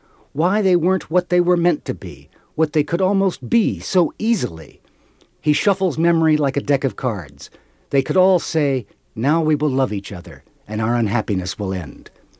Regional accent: Ireland; I'm Irish, and I know myself better now, and I'm not happy about it

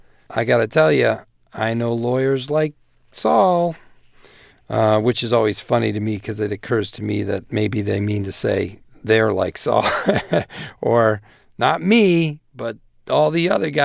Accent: Naperville, Illinois, United States; Well, I am from Naperville, Illinois, and from a family of 7 kids, and they're a funny group of people.

